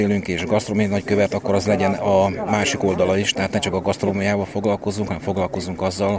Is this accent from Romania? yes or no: no; Gyula, Békés, Hungary; Székelyföldön most már egyre több városba tudunk bemutatkozni, mint gyulaiak